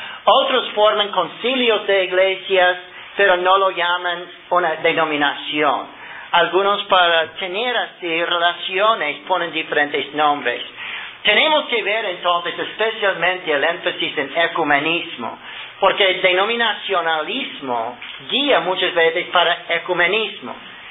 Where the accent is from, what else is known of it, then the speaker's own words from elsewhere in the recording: Ohio, United States; Spanish is a second language; En la iglesia donde yo crecí en Ohio